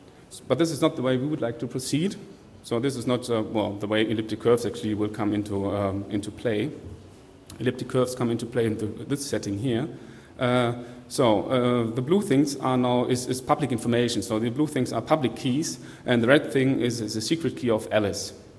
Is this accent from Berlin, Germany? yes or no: yes; Berlin, Germany; English is a second language; I'm from Berlin, actually.